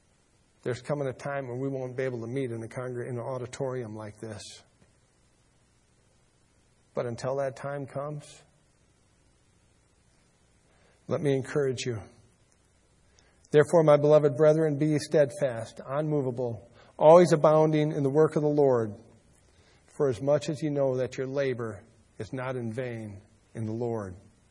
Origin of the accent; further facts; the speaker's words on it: United States; I'm proud and I'm thankful that I'm an American.